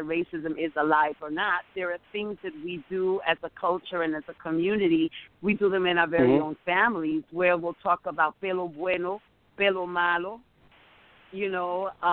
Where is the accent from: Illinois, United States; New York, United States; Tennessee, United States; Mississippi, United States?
New York, United States; born there; when I was born in El Barrio over 50 years ago